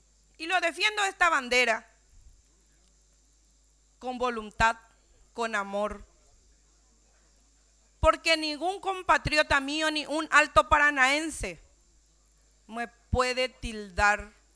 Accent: Paraguay; mi compromiso firme como madre, como mujer y como paraguaya

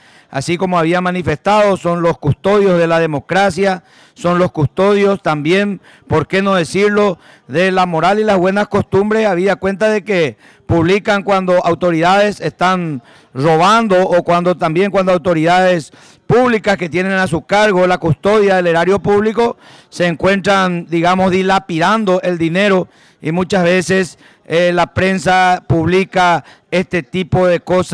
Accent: Paraguay; nosotros como ciudadanos paraguayos estamos informados

